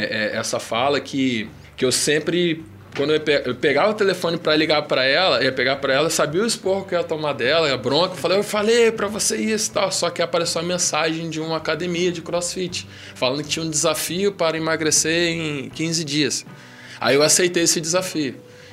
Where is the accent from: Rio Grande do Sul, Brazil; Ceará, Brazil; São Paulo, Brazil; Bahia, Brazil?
Bahia, Brazil; Salvador; de Pescador, Vila de Pescador, ali em Itapuã.